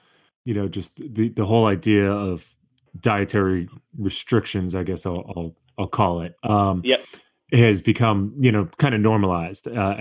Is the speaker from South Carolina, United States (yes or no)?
no; Boston, Massachusetts, United States; I grew up in Boston on a street that was primarily Jewish.